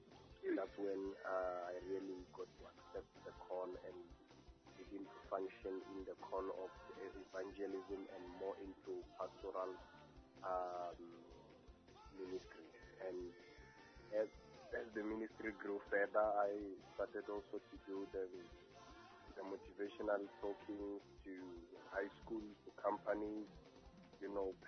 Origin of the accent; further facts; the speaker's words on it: Bulawayo, Zimbabwe; I was born and bred in Bulawayo in a village called Awane. That's where I was born.